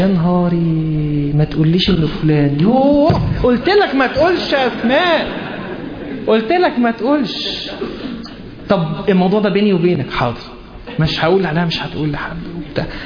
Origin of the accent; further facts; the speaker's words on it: Egypt; احنا كمصريين